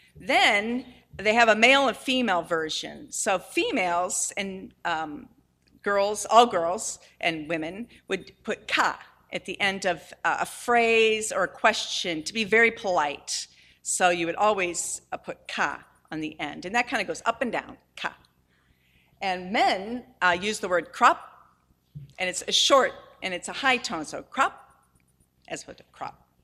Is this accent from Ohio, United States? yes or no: yes; Akron, Ohio, United States; now in Cleveland, United States; Like Scott said, I'm from Akron originally, but I live in Cleveland, Ohio now.